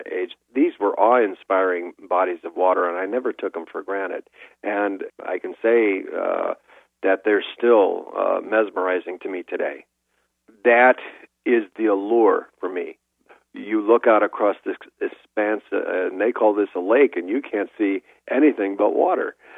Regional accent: Illinois, United States; I grew up in the Chicago metropolitan area, relatively near the Fox River. We had a pond in our area.

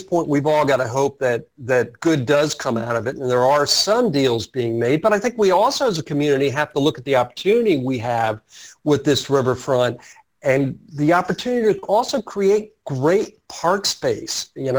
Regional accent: Wilmington, Delaware, United States; I grew up in Wilmington, Delaware. My family's row house was the subject of eminent domain.

